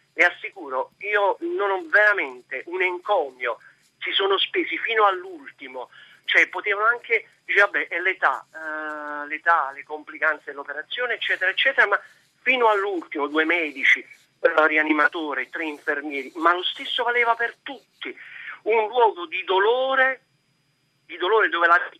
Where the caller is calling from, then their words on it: Naples, Campania, Italy; siamo da Napoli.